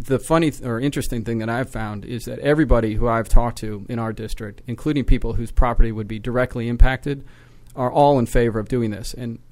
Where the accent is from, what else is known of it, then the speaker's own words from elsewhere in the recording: Dunwoody, Georgia, United States; I grew up here in the Atlanta area and actually in Dunwoody and spent my school years here